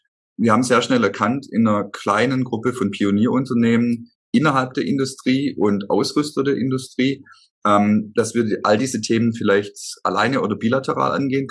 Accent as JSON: {"language": "German", "town": "Stuttgart", "region": "Baden-Württemberg", "country": "Germany", "tie": "born or raised there", "said": "Wenn man aufwächst in Stuttgart, ne, dann kommt man, glaube ich, schlecht eigentlich um die Automobilisten und Zulieferer drumherum."}